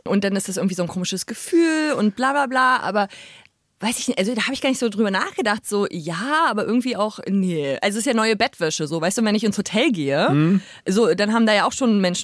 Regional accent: Saxony-Anhalt, Germany; ich komme ja aus Sachsen-Anhalt, also Sachsen, der ehemaligen DDR.

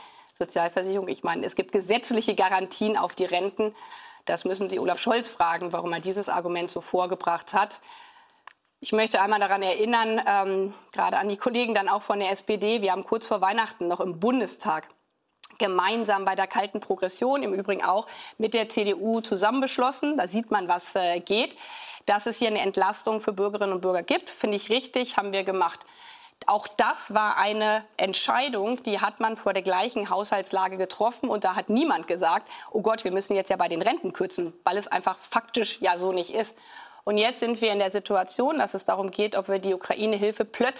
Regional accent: Germany; Und wir sind aus meiner Sicht als Deutsche ja daran interessiert, dass wir ein starkes gemeinsames Europa haben.

